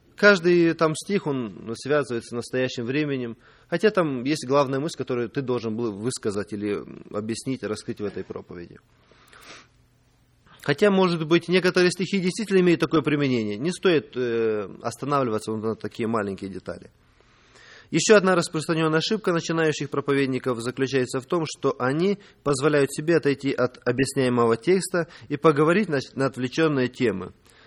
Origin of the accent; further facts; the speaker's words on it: Moldova; first language ro; Russian is a second language; now in United States; хотя я, ну, мой родной язык молдавский, румынский язык, но иногда приходится поправлять коренных русских в таких грубых ошибках